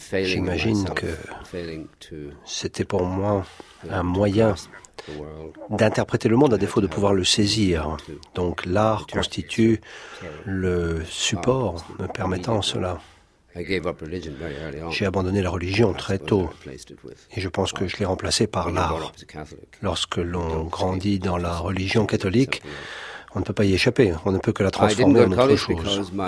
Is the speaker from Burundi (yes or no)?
no; Ireland; French is a second language; Cela dit, j'écris en anglais d'Irlande. C'est une langue différente de l'anglais d'Angleterre.